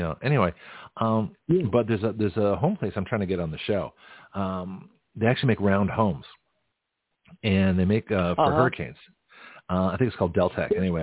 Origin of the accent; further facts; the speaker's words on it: Scotland, United Kingdom; Well, I'm a Scottish man. I don't talk about wee people.